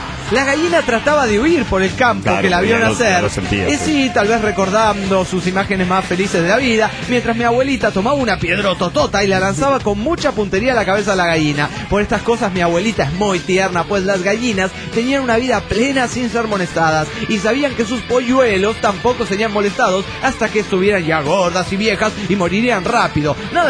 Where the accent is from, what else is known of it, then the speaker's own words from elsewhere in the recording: Puebla, Mexico; de Puebla, México.